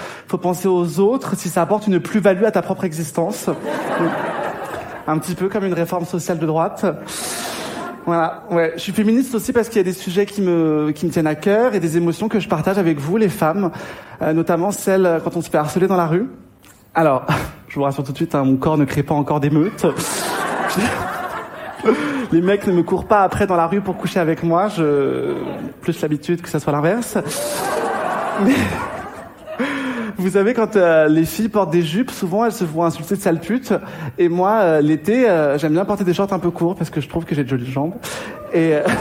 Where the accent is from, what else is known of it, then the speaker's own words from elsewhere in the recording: Paris, Île-de-France, France; je suis né à Paris, j'y ai toujours vécu.